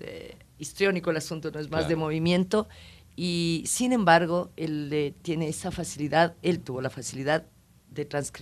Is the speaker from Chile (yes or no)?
no; Ecuador; con lo que somos los ecuatorianos